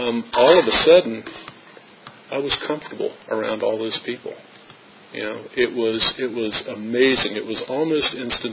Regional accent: Hampton, Virginia, United States; also born or lived in Lynchburg; I grew up born in Lynchburg, but I grew up in Hampton.

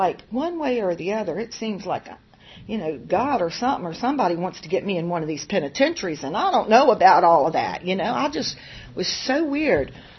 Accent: Newport News, Virginia, United States; I mean, I am from Newport News and Hampton.

